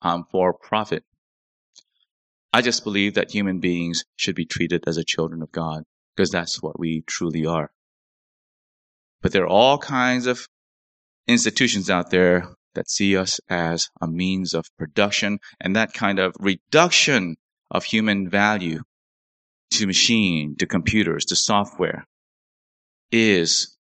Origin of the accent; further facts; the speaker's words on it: South Korea; You think we came all the way from Korea so that you can be a pastor? No. So that you can be educated, rich, and successful." Thousands of years of trauma in my home country of Korea.